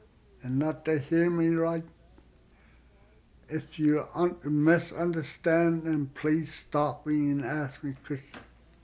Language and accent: English; Alaska, United States; English is a second language; I'm Indian, Alaska. Full-blooded Indian.